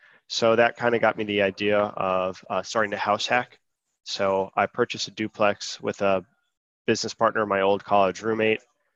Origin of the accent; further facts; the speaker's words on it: Connecticut, United States; born there; now in Ohio, United States; I was born in Connecticut. And then came to Ohio to attend the Ohio State University